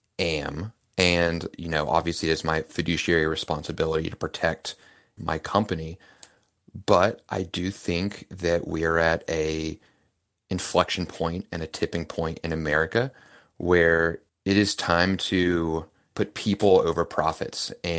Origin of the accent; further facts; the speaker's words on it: Knoxville, Tennessee, United States; You know, I'm born and raised in East Tennessee, in Knoxville, and I've grown up getting guns for my birthday.